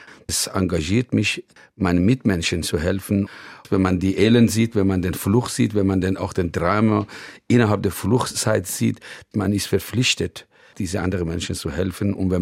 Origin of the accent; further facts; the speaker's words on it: Iran; German is a second language; now in Germany; Leider im Iran gibt es nicht. Wir haben mit einem totalitären Regime zu tun. Deswegen kann ich nicht zurück, aber ich würde gerne, ich habe mich nicht entwurzelt